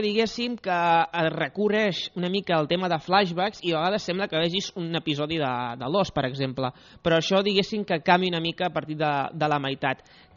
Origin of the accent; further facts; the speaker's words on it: Barcelona, Catalonia, Spain; Pel metro de Barcelona, que més que els que som de Barcelona